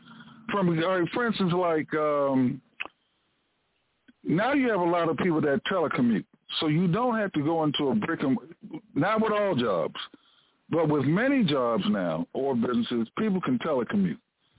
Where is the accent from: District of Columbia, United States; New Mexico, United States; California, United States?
District of Columbia, United States; Washington; And I was born in Washington, D.C., lived in Washington, partially raised in D.C. because I lived in some other places too.